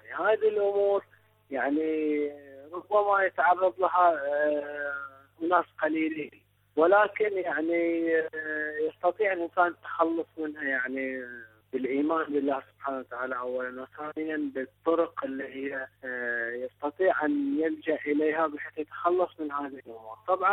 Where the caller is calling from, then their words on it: Bahrain; من البحرين، متزوج لي قرابة 9 سنوات.